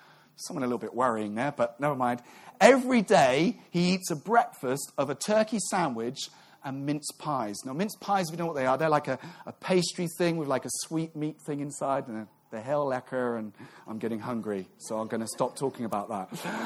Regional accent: United Kingdom; now in Netherlands; I sneak in as a Brit and do a Bible reading.

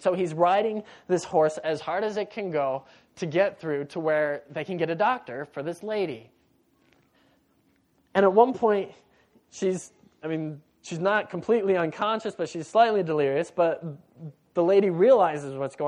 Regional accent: United States; I'm an American. And as a little boy, I think a lot of American little boys want to be a cowboy.

